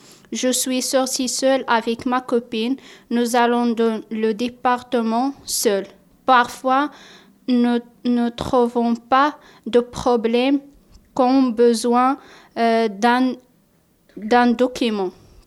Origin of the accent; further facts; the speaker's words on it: Morocco; French is a second language; now in Europe; j'ai 21 ans, je suis marocain. Quand j'étais au Maroc, j'étais très faible en langue.